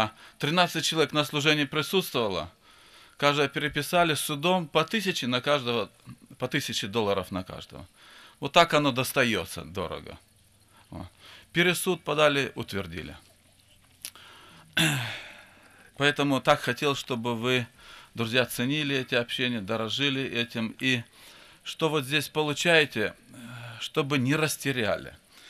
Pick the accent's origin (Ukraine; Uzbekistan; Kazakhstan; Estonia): Uzbekistan; Fergana, Fergana Region; Я из Средней Азии, с Узбекистана, с Ферганы. У нас таких общений в Средней Азии нету.